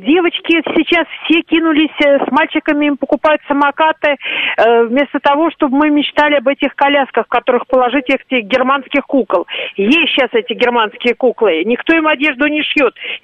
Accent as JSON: {"language": "Russian", "region": "Moscow", "country": "Russia", "tie": "born or raised there", "said": "я родилась в Москве"}